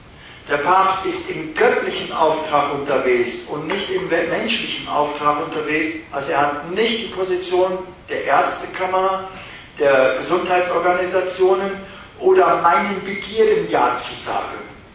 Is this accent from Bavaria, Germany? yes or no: no; Cologne, North Rhine-Westphalia, Germany; Ich kenne das Lied. Ich komme doch aus Köln.